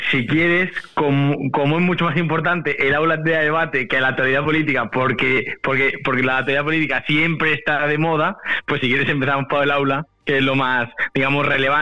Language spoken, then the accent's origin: Spanish; Elche, Valencian Community, Spain; yo estudié también en Elche, soy de Elche